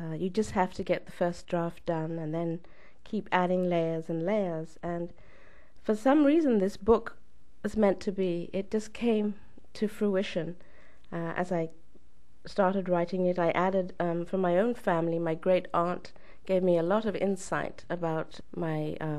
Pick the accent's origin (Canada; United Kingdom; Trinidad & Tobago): United Kingdom; now in United States; As a British immigrant, I can see how wonderful America is and the golden opportunities and the freedoms